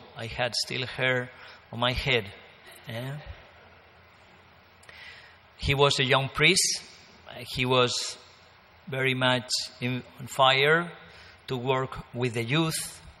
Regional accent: Toledo, Castilla-La Mancha, Spain; I'm from Spain, Toledo, Spain.

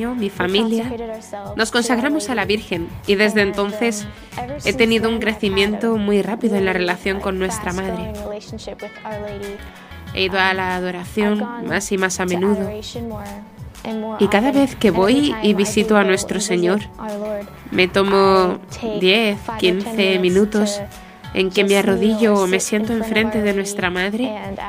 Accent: Los Angeles, California, United States; tengo 19 años, soy de Los Ángeles, California.

